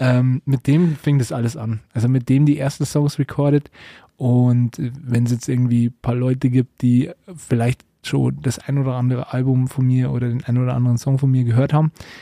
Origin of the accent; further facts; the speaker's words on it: Bavaria, Germany; Ich komme aus der Nähe von Regensburg, ja genau